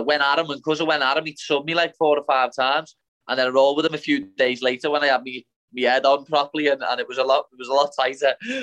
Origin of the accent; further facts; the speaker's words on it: Liverpool, North West England, United Kingdom; I've fought in my hometown in front of 10,000 people in the packed out Echo Arena.